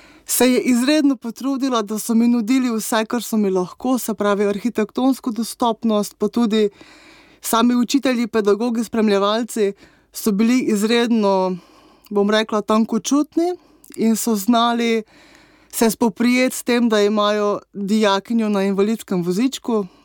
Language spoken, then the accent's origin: Slovenian; Melinci, Mura, Slovenia; now in Ljubljana, Slovenia; Prihajam z Prekmurja, iz vasi Melinci, tudi oba moja starša so z iste vasi in moram reči, da sem zelo ponosna Prekmurka. Prekmurje je še vedno moj dom, čeprav si ta status zdaj nekako z Ljubljano delita.